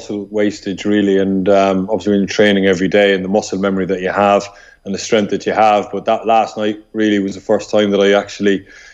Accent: Ireland; But just when you referred to me as an Irish international there, I thought, Jesus, if I was playing against Portugal tomorrow.

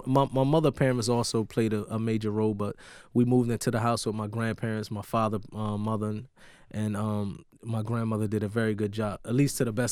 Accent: Newark, New Jersey, United States; also born or lived in Irvington, United States; In Newark, New Jersey, Irvington, New Jersey.

